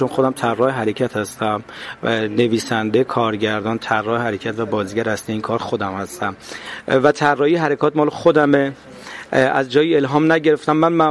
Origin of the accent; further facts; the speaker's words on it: Iran; ما ایرانی هستیم